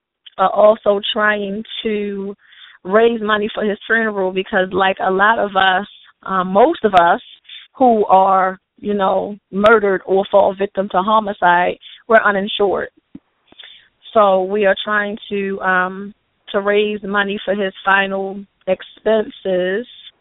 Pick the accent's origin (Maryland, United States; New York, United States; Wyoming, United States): Maryland, United States; Baltimore; I am from Baltimore, Maryland.